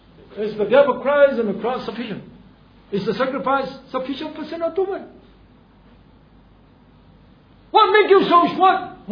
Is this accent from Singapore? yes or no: yes; Singapore; born there; I'm glad that I'm born a Singaporean, a Chinese Singaporean here.